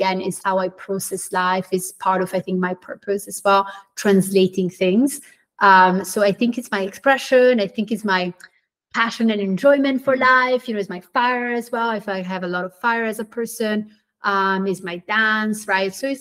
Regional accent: Switzerland; I grew up in Switzerland. I'm Swiss Brazilian

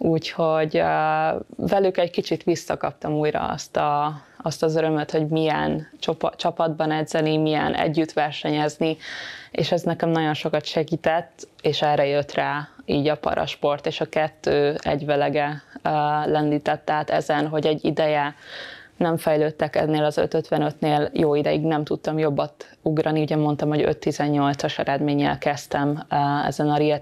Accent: Szombathely, Vas, Hungary; én amíg Szombathelyen éltem, ugye ott nőttem fel, nem találkoztam hozzám hasonló sérülttel.

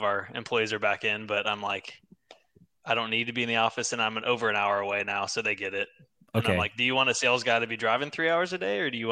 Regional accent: San Antonio, Texas, United States; No. So I actually grew up in San Antonio.

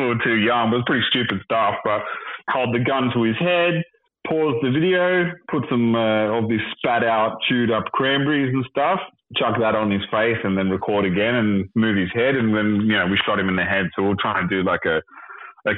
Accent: Australia; Well, growing up in Australia, it's the same as like growing up in any kind of like England, Australia, or America.

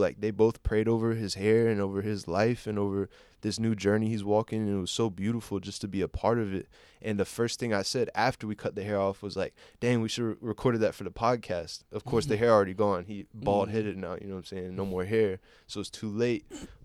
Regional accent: Columbia, South Carolina, United States; born there; I was born in Columbia, South Carolina.

